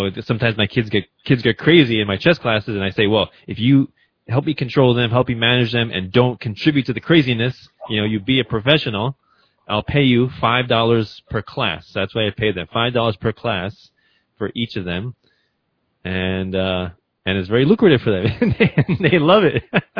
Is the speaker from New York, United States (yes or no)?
yes; New York, United States; growing up in Rockland County, New York, as compared to communist Romania.